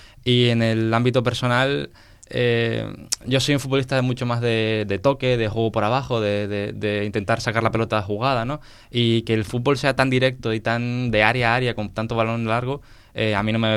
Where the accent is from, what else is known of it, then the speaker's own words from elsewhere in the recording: Las Palmas, Canary Islands, Spain; Porque soy de Las Palmas, pero estudiaba en La Laguna